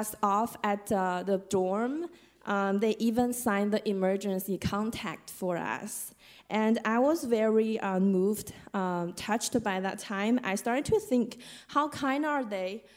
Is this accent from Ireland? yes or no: no; China; English is a second language; moved away as an adult; and I come from China 4 years ago.